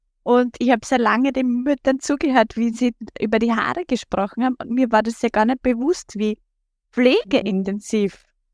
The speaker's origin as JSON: {"language": "German", "region": "Styria", "country": "Austria", "tie": "born or raised there"}